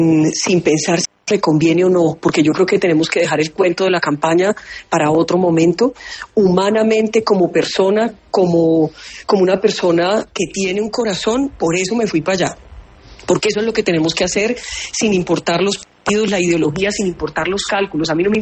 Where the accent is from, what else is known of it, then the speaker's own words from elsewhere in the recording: Colombia; Aquí somos millones los colombianos que de verdad queremos sacar este país adelante.